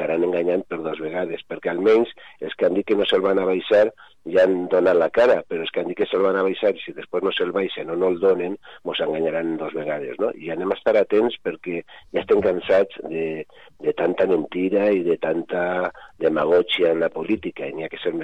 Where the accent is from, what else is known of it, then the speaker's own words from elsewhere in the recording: Benetússer, Valencian Community, Spain; Jo he sigut regidor al meu poble... concretament a Benetússer des dels 18 anys